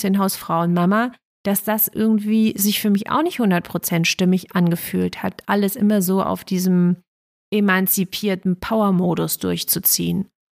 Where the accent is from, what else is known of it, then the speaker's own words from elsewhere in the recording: East Germany, Germany; Ich bin in Ostdeutschland groß geworden